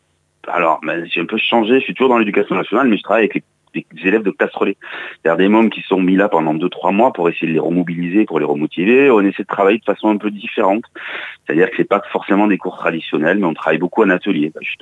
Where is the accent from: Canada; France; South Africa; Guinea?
France; Mont-de-Marsan, Nouvelle-Aquitaine; Je suis né à Mont-de-Marsan il y a bientôt 45 ans.